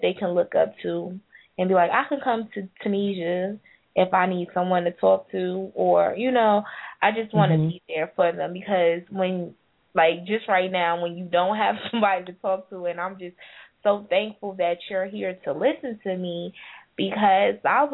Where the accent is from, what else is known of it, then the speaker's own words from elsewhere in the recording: New Jersey, United States; now in Atlanta, United States; I'm originally from New Jersey, so I applied to, like, Rutgers and Keene